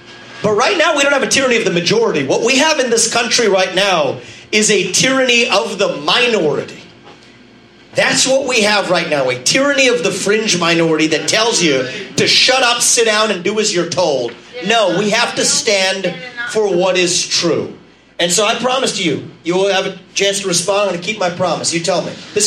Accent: Ohio, United States; I grew up in Ohio in the 1990s, and we're in a different place today.

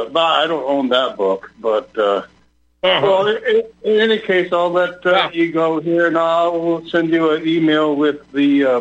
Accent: San Francisco, California, United States; Well, I'm formerly from San Francisco, but that doesn't really matter.

